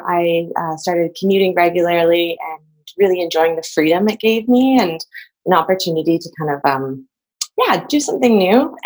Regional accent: Surrey, British Columbia, Canada; So I grew up in Surrey, British Columbia, just south of Vancouver, close to the US border.

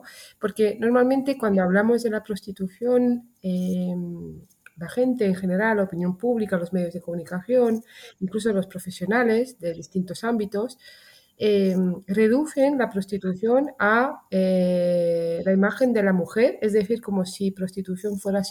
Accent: Romania; Spanish is a second language; yo nací en uno de los mayores exportadores de mercancía de la Europa. Vengo de Rumanía

